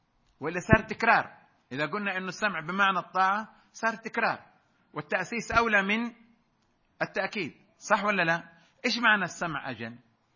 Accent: Saudi Arabia; نحن سفراء عن بلدنا السعودية

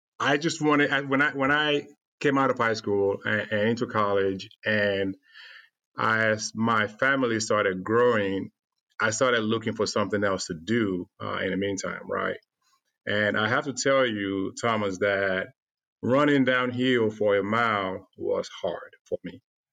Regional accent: Nigeria; now in United States; I can remember growing up in Nigeria

